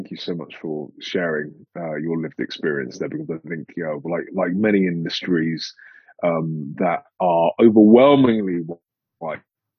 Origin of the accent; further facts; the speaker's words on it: London, United Kingdom; Growing up in London, I never saw any senior black men apart from Trevor McDonald